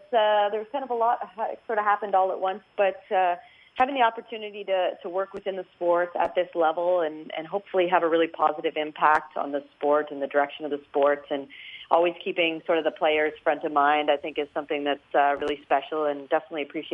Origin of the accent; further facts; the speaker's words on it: Kingston, Ontario, Canada; I started playing when I was about 6 years old. I grew up in Kingston, Ontario